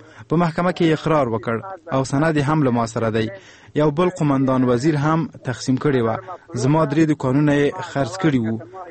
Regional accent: Kapisa, Afghanistan; له دې امله چې زه د کاپیسا یم

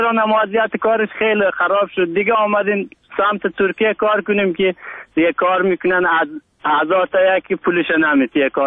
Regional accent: Afghanistan; now in Turkey; ما افغان هستیم.

